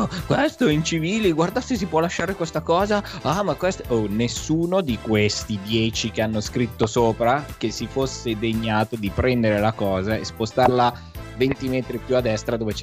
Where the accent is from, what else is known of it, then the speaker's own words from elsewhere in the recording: Milan, Lombardy, Italy; da buon milanese alle 8:30 avevamo finito di mangiare